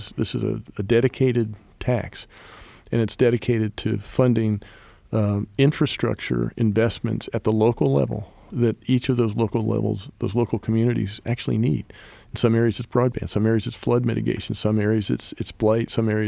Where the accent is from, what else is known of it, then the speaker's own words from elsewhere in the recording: York, Pennsylvania, United States; I'm from York, so there might be some things in York that are really important.